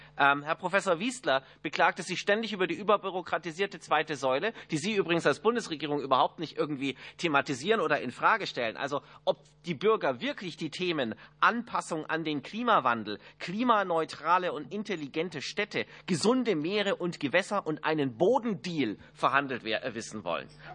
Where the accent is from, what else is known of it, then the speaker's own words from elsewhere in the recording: Germany; Ja, aber das ist im Endeffekt kein Problem, das wir als Deutsche haben